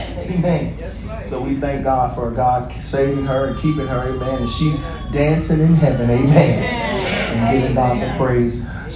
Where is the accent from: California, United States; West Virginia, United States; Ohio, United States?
California, United States; Inglewood; I grew up in Inglewood.